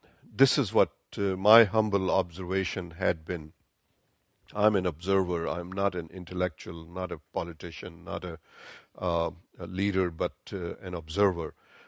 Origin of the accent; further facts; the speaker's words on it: Charlottesville, Virginia, United States; I come from Charlottesville, Virginia.